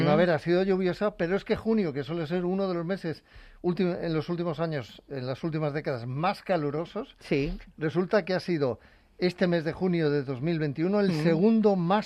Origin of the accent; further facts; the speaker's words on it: Region of Murcia, Spain; now in Madrid, Spain; La peor parte se la van a llevar los de mi tierra, los de Murcia